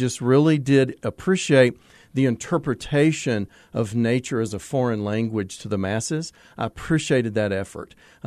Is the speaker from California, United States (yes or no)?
no; Chattanooga, Tennessee, United States; It was. It was. I grew up in Chattanooga, Tennessee.